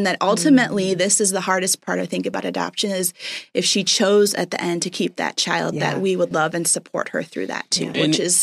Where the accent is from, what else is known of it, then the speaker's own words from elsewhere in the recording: Puerto Rico; we grew up in Puerto Rico.